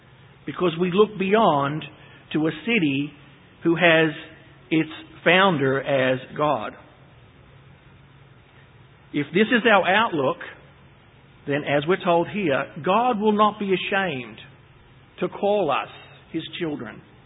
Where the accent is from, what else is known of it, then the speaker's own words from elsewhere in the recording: Australia; moved away as an adult; You know I'm Australian.